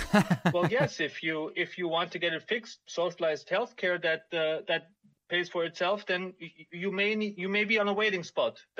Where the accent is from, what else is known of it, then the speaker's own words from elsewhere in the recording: Austria; English is a second language; So I'm from Austria. I'm smack in the middle of Europe.